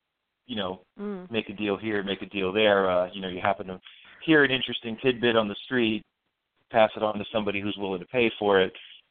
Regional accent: New York City, New York, United States; I was trying to write about, you know, where I grew up in Brooklyn.

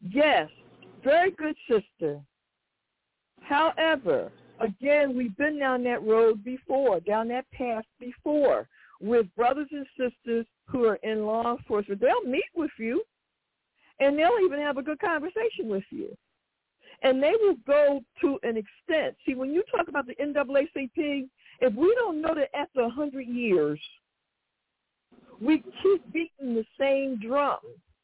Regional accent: Philadelphia, Pennsylvania, United States; I'm from Philly. Trust me. I know the jokers in Philly.

